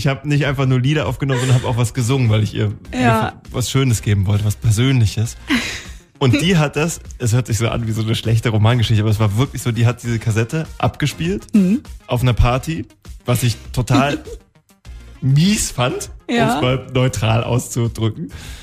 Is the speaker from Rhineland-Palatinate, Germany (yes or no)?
yes; Trier, Rhineland-Palatinate, Germany; now in Hamburg, Germany; Ich komme ursprünglich aus Trier, wohne jetzt in Hamburg.